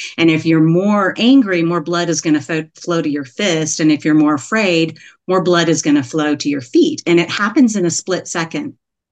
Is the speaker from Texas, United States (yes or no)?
yes; Texas, United States; I grew up in Texas. So you may hear y'all every once in a while. I grew up in the Dallas area